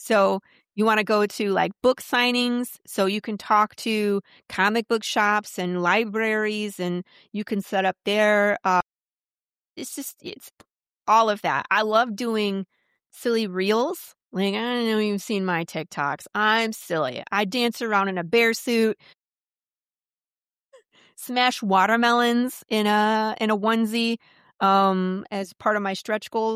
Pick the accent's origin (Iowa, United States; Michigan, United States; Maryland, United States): Michigan, United States; Farmington Hills; moved away as an adult; also born or lived in Northville / California; now in Texas, United States; Outside of Detroit. I grew up in like Farmington Hills area. My husband and I got married, and we lived in Northville. We went to California and moved back, and then we got relocated from Northville down to Texas